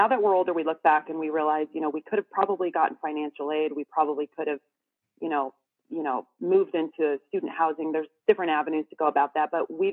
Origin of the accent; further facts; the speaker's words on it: Northwest, United States; I'm from the Northwest.